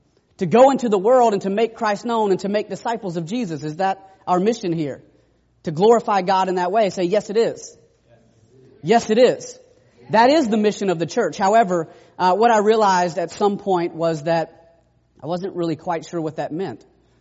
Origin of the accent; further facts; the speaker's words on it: Atlanta, Georgia, United States; I actually went to Bible college in Georgia. I'm from Atlanta.